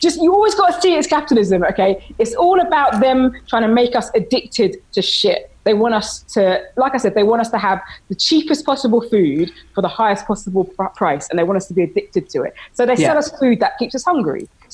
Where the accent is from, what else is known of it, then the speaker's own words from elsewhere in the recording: Ghana; in West Africa, I'm from Ghana, like we have all this stuff in glass bottles, right?